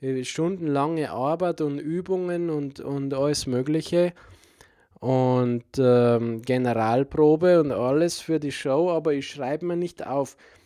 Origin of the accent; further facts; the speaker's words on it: Bavaria, Germany; Man sagt natürlich eher, natürlich ich bin Bayer oder ich identifiziere mich viel eher mit Weiß-Blau wie mit dem Schwarz-Rot-Gelb.